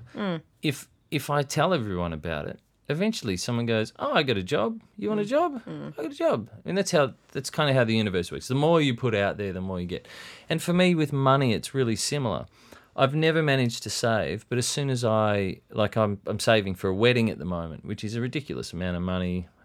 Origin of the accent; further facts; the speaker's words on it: Melbourne, Victoria, Australia; just because we grew up in Melbourne in Australia in the, you know, 80s to noughties.